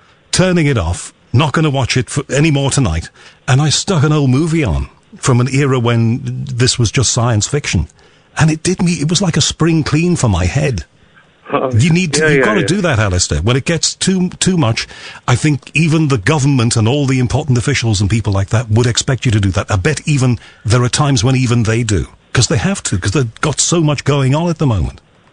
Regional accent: Liverpool, North West England, United Kingdom; accent: Liverpool; you will suddenly hear my Liverpool accent come out without me even thinking.

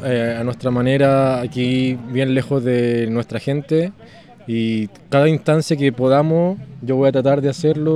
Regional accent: Chile; moved away; Porque nosotros como chilenos aquí viviendo en el extranjero hace poco sentimos que tenemos que estar apoyando a la gente que está en Chile

